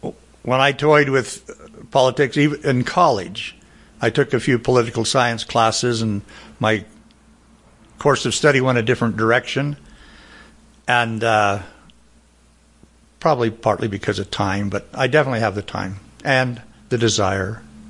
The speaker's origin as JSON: {"language": "English", "town": "Star Valley", "region": "Wyoming", "country": "United States", "tie": "born or raised there", "said": "I was born and raised in Star Valley."}